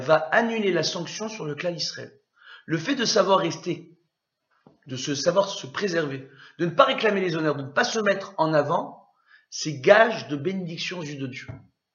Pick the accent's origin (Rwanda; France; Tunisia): Tunisia; je suis tunisien, mais je me soigne